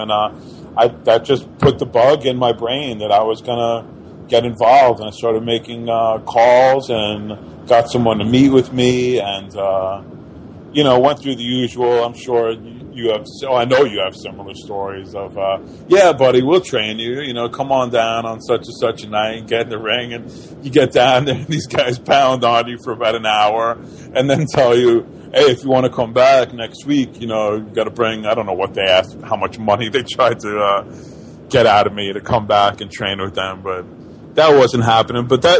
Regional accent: New York, United States; I knew, you know, WWF from watching it on TV where I grew up here in New York

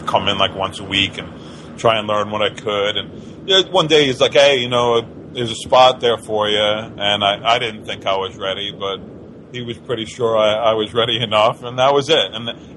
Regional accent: New York, United States; I knew, you know, WWF from watching it on TV where I grew up here in New York

